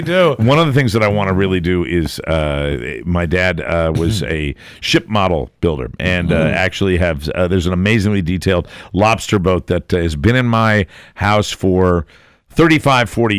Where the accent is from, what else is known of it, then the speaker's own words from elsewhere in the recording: Hartford, Connecticut, United States; That reached my hometown, and I remember saying to my, hey, Mom, I'm thinking we're going to get an affiliate, so you'll be able to listen to us in Hartford.